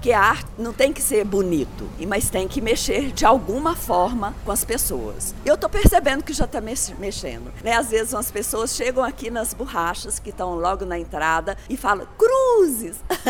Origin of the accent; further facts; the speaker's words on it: Pará de Minas, Minas Gerais, Brazil; moved away as an adult; Pará de Minas, que é a terra onde eu fui criada, né? Eu fiquei aqui 20 anos, eu vim para cá com 5 anos e fui embora com 25.